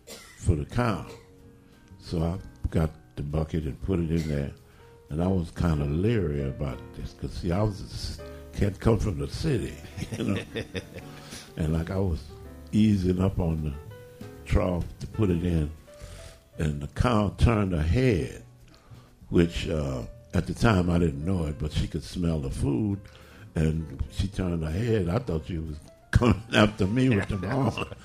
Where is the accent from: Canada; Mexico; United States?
United States; Shrewsbury, Louisiana; also born or lived in New Orleans; I was born in New Orleans, and after I was about 10, my dad bought some property in Jefferson Parish, and we moved to Shrewsbury.